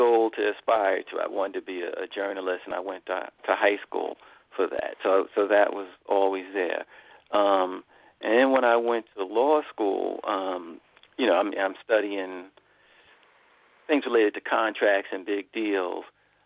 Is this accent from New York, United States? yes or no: yes; New York City, New York, United States; I grew up in New York City in Astoria projects and public housing, and eventually I went on to law school at NYU